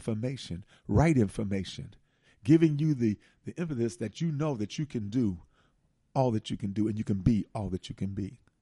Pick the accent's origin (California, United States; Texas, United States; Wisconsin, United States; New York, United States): Wisconsin, United States; Milwaukee; because I'm from Milwaukee, I've talked about Milwaukee a number of times in terms of how bad it is you know.